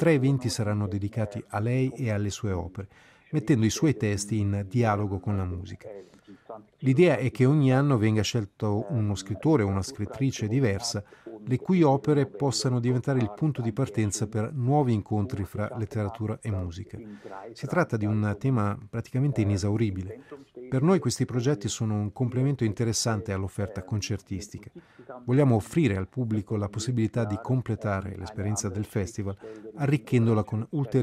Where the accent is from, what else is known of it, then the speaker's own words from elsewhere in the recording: Basel, Basel-Stadt, Switzerland; Io vengo da Basilea e, scherzando, potrei dire che per me già Olten rappresenta il sud.